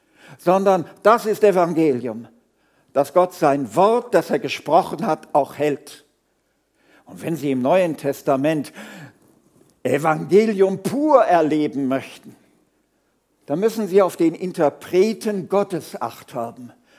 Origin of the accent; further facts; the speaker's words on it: North Rhine-Westphalia, Germany; Ihr merkt schon, ich bin nicht in Mittelfranken zu Hause. Meine Sprache verrät mich, sondern ich komme aus dem Ruhrgebiet.